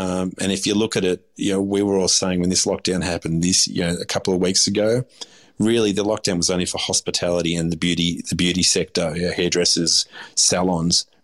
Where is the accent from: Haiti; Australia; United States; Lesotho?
Australia; and I consider myself Aussie. I'm half Turkish. I was born here. I was raised here. I'm an Aussie.